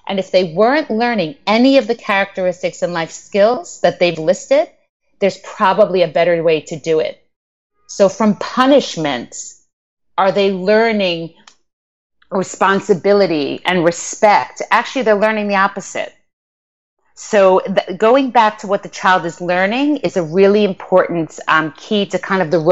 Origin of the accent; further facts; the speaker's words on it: United States; my husband is, he's French and I'm American, so we're culturally different.